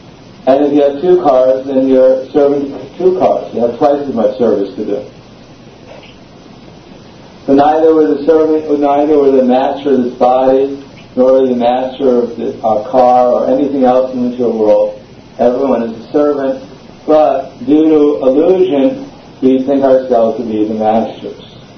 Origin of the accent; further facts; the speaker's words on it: United States; now in Belgium; Just like here, many of our devotees and guests are from Belgium, or I'm from America, originally this body.